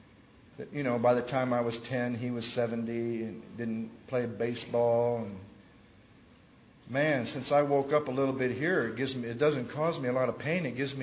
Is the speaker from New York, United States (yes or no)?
no; Battle Creek, Michigan, United States; born there; I was born in Battle Creek, Michigan. Not much of a town. Halfway between Detroit and Chicago. That's about what I was like. I was somewhere halfway between Detroit and Chicago.